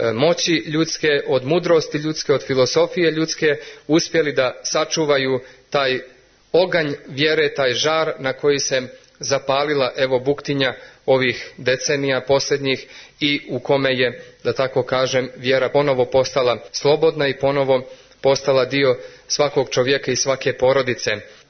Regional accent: Montenegro; U mojoj Zeti, odakle sam ja

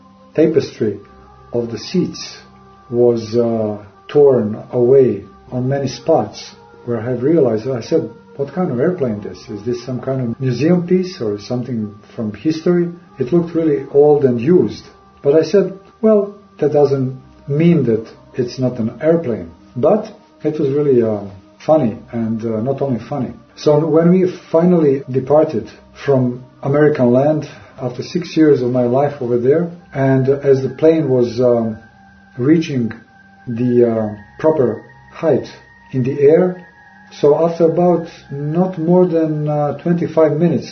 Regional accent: Belgrade, Serbia; moved away as an adult; also born or lived in New York City, United States; as I was leaving my home city of Belgrade in Serbia, almost in the same manner when I was now departing from New York City and leaving it behind me

